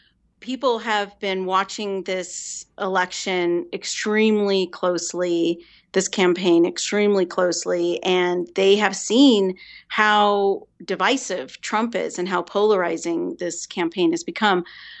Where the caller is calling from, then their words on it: Mexico; Well, I'm speaking from Mexico.